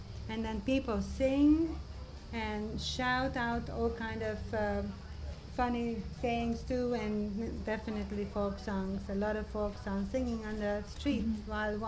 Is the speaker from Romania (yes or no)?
yes; Transylvania, Romania; Actually, where I grew up in Transylvania, I remember being a child invited to these weddings.